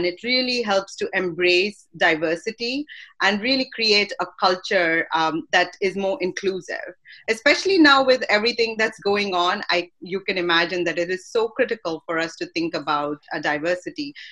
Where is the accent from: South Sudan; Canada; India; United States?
India; moved away; I'm originally from India, moved here.